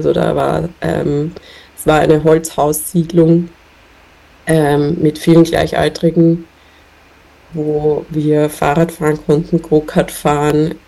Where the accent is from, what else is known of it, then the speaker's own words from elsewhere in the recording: Sulz im Wienerwald, Lower Austria, Austria; also born or lived in Vienna; ich bin zwar in Wien geboren, aber meine Eltern haben dann ein Haus gebaut in Sulz im Wienerwald. So ein wirklich schönes Kuhkaff, was, glaube ich, vielen Österreichern ein Begriff ist